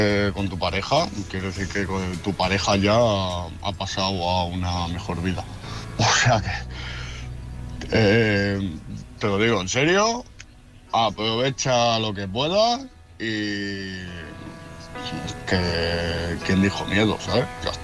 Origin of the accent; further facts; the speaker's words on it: Barcelona, Catalonia, Spain; soy de Barcelona, ahora estoy en Zaragoza con el trailer para cargar.